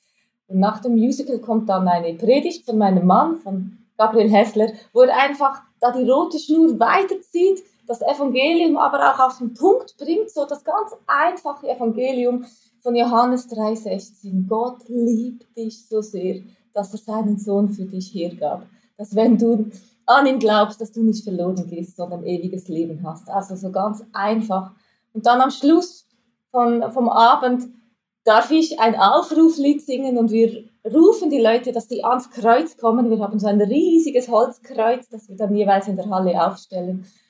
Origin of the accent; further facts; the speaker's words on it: Switzerland; accent: Swiss German; now in Hamburg, Germany; was wir als Schweizer denn hier auf St. Pauli machen. Und dann dachte ich, ja, dann behalte ich doch das bei und muss mich da nicht extra anstrengen und so. Ist mein Schweizerdeutsch, Hochdeutsch so ein bisschen geblieben.